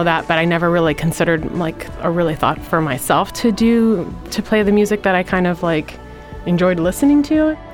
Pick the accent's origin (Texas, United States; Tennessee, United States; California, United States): California, United States; South San Francisco; I grew up in South City, in South San Francisco.